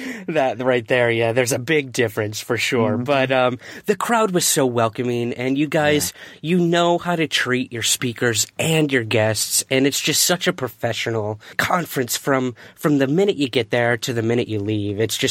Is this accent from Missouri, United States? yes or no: no; Syracuse, New York, United States; from Syracuse, New York, my hometown, my newspaper that I grew up reading.